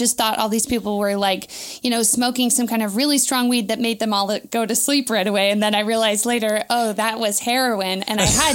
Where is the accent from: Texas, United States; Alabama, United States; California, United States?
California, United States; Valencia; I grew up in Valencia. There is nothing to do there.